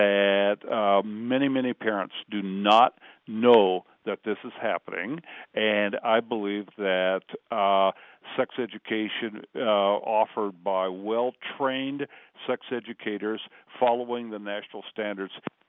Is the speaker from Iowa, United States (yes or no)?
no; Sycamore, Illinois, United States; Yes, I am from Sycamore.